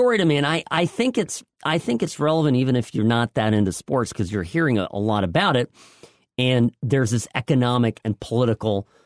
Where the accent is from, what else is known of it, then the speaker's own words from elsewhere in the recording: United States; as a capitalist and as an American